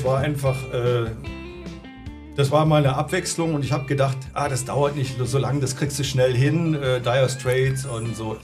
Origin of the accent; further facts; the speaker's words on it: Düsseldorf, North Rhine-Westphalia, Germany; Ja, ich komme aus Düsseldorf eigentlich.